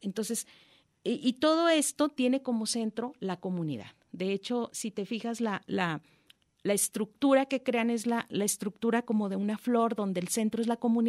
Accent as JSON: {"language": "Spanish", "town": "Uruapan", "region": "Michoacán", "country": "Mexico", "said": "yo soy de Uruapan"}